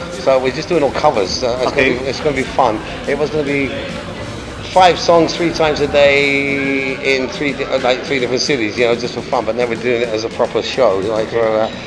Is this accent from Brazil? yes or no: yes; São Paulo, Brazil; And then when I went back to São Paulo, it's my hometown concert, first time in 2 years.